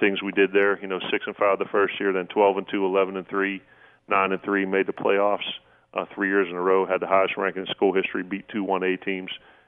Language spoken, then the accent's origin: English; Pittsburgh, Pennsylvania, United States; Well, you know, growing up in Pittsburgh, and I went to the same high school as Dan Marino, I was hoping to be the next Terry Bradshaw.